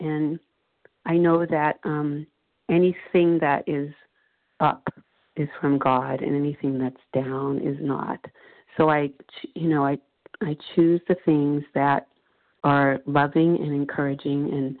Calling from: Florida, United States; S as in Sam, Florida.

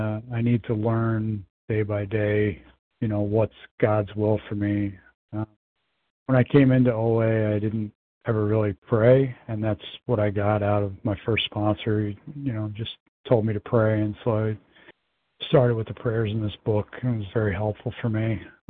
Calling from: New York, United States; Yep, sorry … from New York. … from New York.

